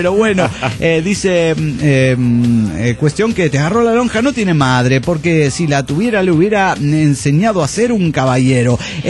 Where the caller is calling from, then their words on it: Tuxtla Gutiérrez, Chiapas, Mexico; de Tuxtla Gutiérrez, Chiapas.